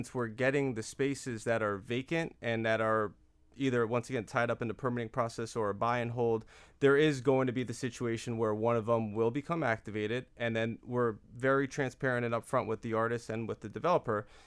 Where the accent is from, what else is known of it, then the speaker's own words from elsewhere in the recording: Florida, United States; I'm from Broward County, born and raised. I started Choose 954 as a social movement to cultivate arts and culture in Broward.